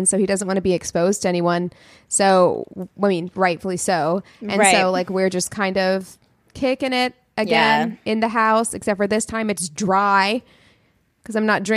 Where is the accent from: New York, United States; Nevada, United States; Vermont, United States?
Nevada, United States; Las Vegas; And it's just, I grew up in Las Vegas. You know how hot it is?